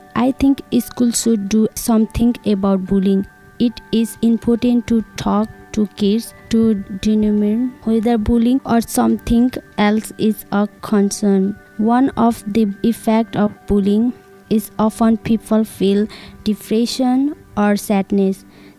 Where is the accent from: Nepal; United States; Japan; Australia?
Nepal; I'm from Nepal. I go to Brashear High School.